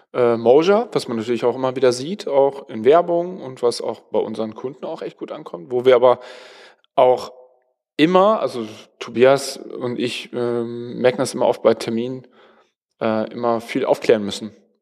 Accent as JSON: {"language": "German", "region": "North Rhine-Westphalia", "country": "Germany", "said": "Ja, ich komme aus Münsterland, da ist es Zollstock."}